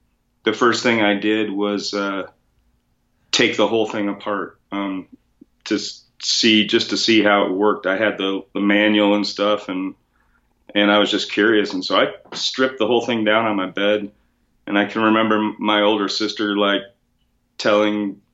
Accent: Bloomington, Indiana, United States; also born or lived in Rochester; I was born in Rochester, Minnesota, and I was there for about 5 years, and my dad took on a teaching job at Indiana University in the early 70s, so I grew up in Bloomington, Indiana

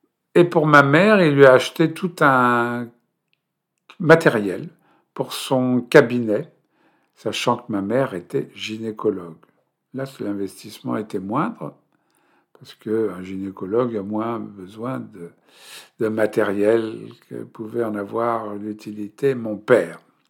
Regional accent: Paris, Île-de-France, France; born there; Pour ma part, je suis né à l'Hôtel Dieu, à Paris 4e, tout près de Notre-Dame, sur l'île de la Cité. Ma mère a accouché de moi le 21 septembre 1948.

